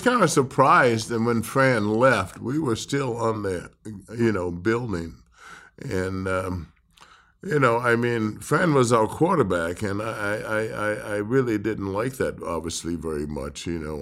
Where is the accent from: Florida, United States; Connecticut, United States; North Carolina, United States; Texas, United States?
North Carolina, United States; Winston-Salem; moved away as an adult; now in Minnesota, United States; Well, you know, I came here from Winston-Salem, North Carolina, to go to University of Minnesota.